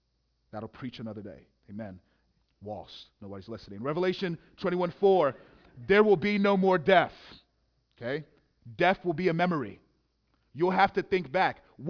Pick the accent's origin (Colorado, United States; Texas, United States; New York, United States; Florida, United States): Texas, United States; Houston; and I grew up in Houston, Bible Belt